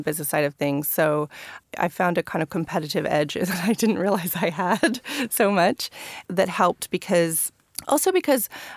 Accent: California, United States; born there; So I was born in Northern California

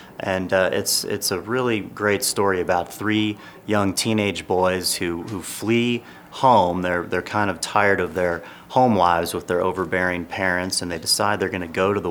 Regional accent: Cleveland, Ohio, United States; Cleveland, Ohio, which is where I'm from. It was a tremendous experience being able to bring a film back to my hometown where I actually currently reside.

